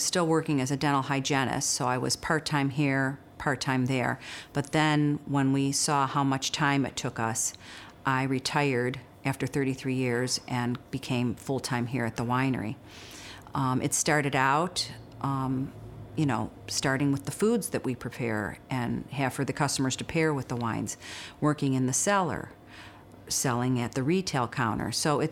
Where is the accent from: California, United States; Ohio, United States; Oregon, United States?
Ohio, United States; South Euclid; I'm from South Euclid originally